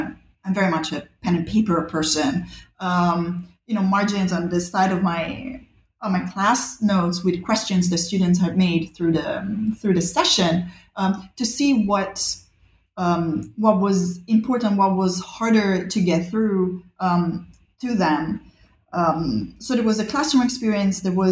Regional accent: Rome, Lazio, Italy; also born or lived in Bali; I grew up in Rome and in Bali, actually, two places where history is everywhere all the time.

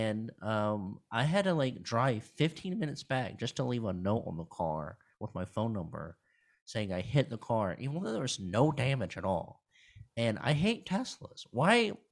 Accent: United Kingdom; sorry for being British

